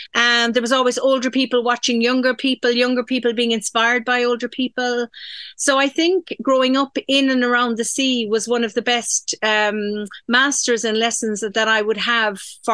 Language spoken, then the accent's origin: English; Dingle, County Kerry, Ireland; my mother is from Donegal. So we gravitated back down to Dingle. And from a very young age, I grew up swimming in Dingle Bay.